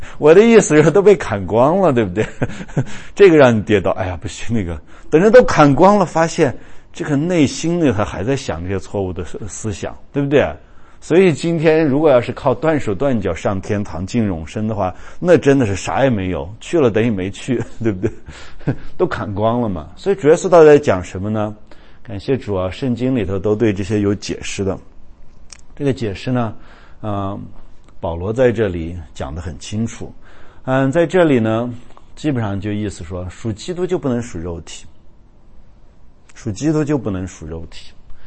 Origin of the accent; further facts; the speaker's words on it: China; 我告诉你，我们中国人如果不明白这个，就是一切人所有的任何的恶习，对不对？